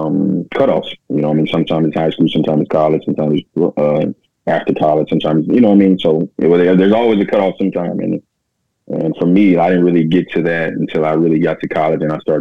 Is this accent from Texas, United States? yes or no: yes; Houston, Texas, United States; You know, being growing up in Texas and Houston, you know, football is everything, you know?